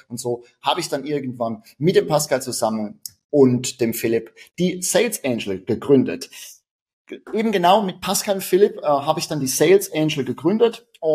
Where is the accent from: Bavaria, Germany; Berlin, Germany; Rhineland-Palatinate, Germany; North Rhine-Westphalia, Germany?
Rhineland-Palatinate, Germany; accent: Palatinate German; wie du unschwer an meinem Dialekt hörst, bin ich Pfälzer und das ist auch gut so.